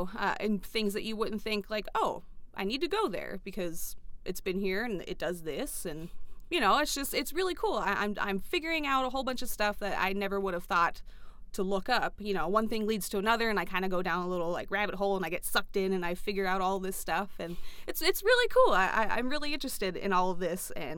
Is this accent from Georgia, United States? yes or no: yes; Atlanta, Georgia, United States; I'm actually from Atlanta originally. So